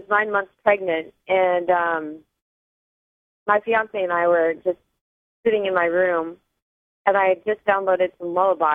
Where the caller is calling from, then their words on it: Vancouver, Washington, United States; I'm calling from Washington.